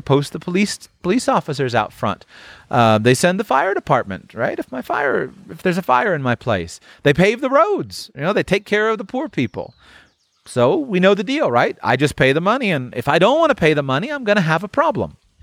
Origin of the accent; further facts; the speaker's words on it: United States; born there; I was born in the United States.